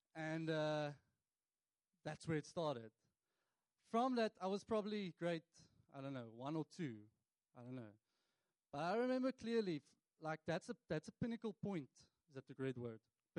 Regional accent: Cape Town, Western Cape, South Africa; now in Mossel Bay, South Africa; So I grew up in Cape Town, not originally from Mossel Bay. I met my wife in Mossel Bay, and then I decided to stay.

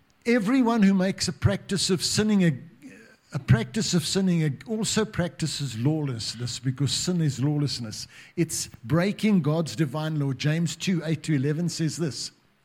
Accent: Grahamstown, Eastern Cape, South Africa; I was in my hometown of Grahamstown many years ago, 1980, 81, and I was in a church.

